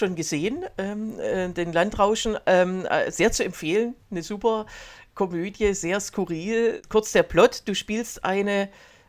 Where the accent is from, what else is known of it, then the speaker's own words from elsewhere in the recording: Öhringen, Baden-Württemberg, Germany; auch in meiner Heimatstadt in Öhringen auch Premiere gehabt